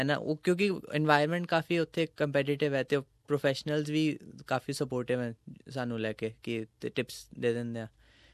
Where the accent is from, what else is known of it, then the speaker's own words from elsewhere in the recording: Patiala, Punjab, India; ਮੈਂ ਸਟਾਰਟ ਕੀਤੀ ਸੀ ਜਦੋਂ ਮੈਂ 4 ਸਾਲ ਦਾ ਸੀਗਾ, ਆਪਣੇ ਪਾਪਾ ਨਾਲ ਅਸੀਂ ਪਟਿਆਲਾ ਤੋਂ CGA ਇੱਕ ਹੈਗੀ ਚੰਡੀਗੜ੍ਹ 'ਚ ਰੇਂਜ, ਅਤੇ ਉੱਥੇ ਅਸੀਂ ਜਾਈਦਾ ਸੀ